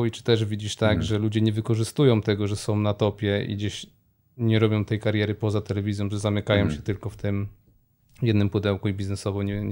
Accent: Szczecinek, West Pomeranian Voivodeship, Poland; also born or lived in Poznań / Wrocław / Sydney / Bangkok; now in Warsaw, Poland; Jestem ze Szczecinka, ale mieszkałem i w Poznaniu, i we Wrocławiu, i w Sydney, i w Bangkoku, i w Dubaju, i teraz trafiłem tu do Warszawy. No i w Warszawie mieszkam krótko

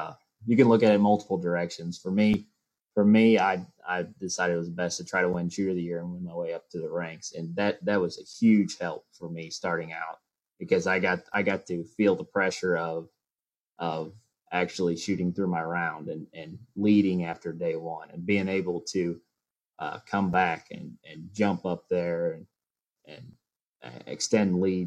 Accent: Sullivan, United States; So I'm born and raised and basically in Sullivan. I was kind of in that area.

